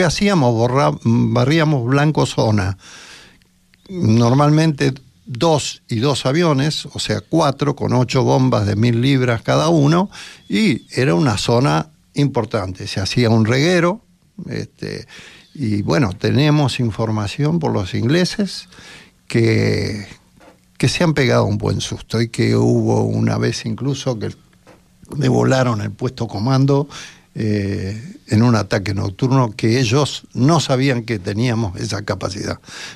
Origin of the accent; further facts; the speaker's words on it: Argentina; Son de la formación que hemos tenido durante años como argentinos.